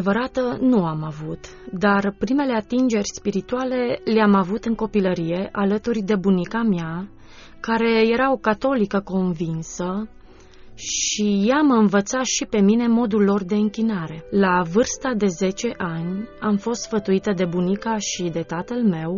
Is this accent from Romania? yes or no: yes; Timișoara, Timiș County, Romania; born there; M-am născut în Timișoara. Provin dintr-o familie de oameni simpli muncitori